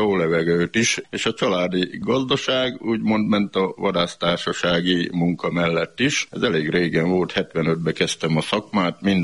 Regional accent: Kék, Szabolcs-Szatmár-Bereg, Hungary; born there; Kéken születtem, Hajzert anyán, beleszülettem a természetbe.

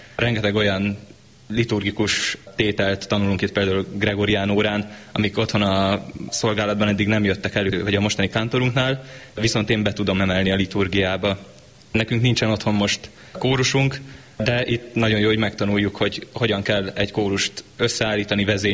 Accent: Szentendre, Pest, Hungary; főleg otthon Szentendrén a plébániánkon

